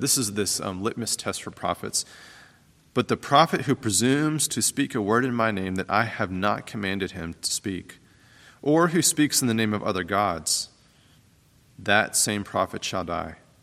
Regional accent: Pittsburgh, Pennsylvania, United States; You know, growing up in Pittsburgh, the Steelers were on the radio, and they had this great local broadcast team, a very Pittsburgh-esque team

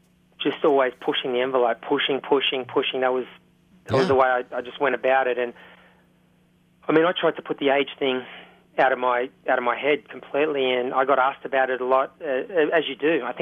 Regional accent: Australia; But I wanted to win an Asia Pacific Championship in my home country.

